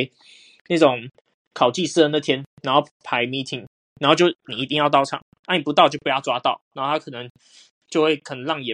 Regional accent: Keelung, Taiwan; 而且那时候因为我是基隆人啊，然后成大在台南啊，那时候就很不想下来

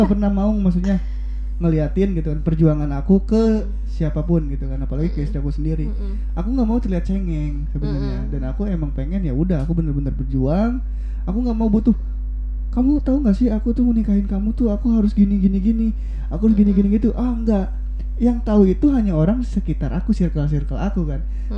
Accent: London, United Kingdom; now in Bogor, Indonesia; Bukan, aku orang London.

